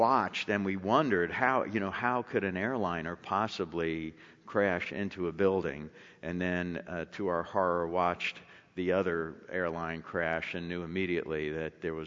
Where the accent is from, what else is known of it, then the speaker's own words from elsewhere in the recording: New York City, New York, United States; Steve and I are both from the Holy Land. We are both from New York City.